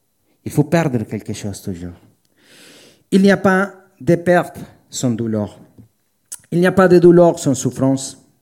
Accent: Colombia; moved away; ça fait 20 ans que j'ai quitté la Colombie, alors j'ai des souvenirs

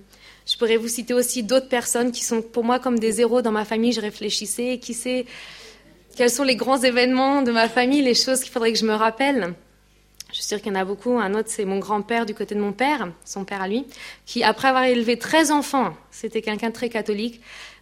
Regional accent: France; c'est vraiment nos racines à nous en tant que Français.

